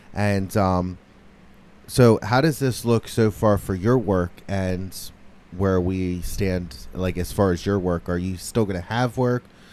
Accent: Delta, Pennsylvania, United States; I'm from Delta, and that is right on the Maryland line.

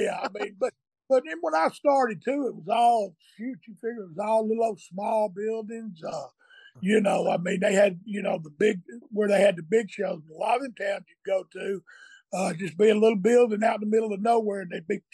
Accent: the South, United States; I come from the South, from that Bible Belt.

